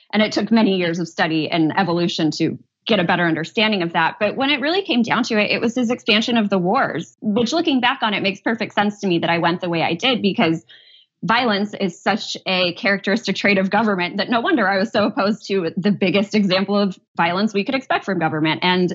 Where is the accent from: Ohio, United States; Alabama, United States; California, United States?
California, United States; Los Angeles; So I am from Los Angeles, born and raised.